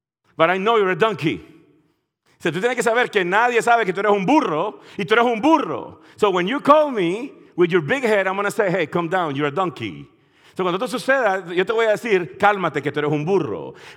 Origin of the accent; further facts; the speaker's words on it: Nicaragua; I remember when I came from Nicaragua. I'm Nicaraguan. Yo soy nicaragüense. Yo soy Nicaragua.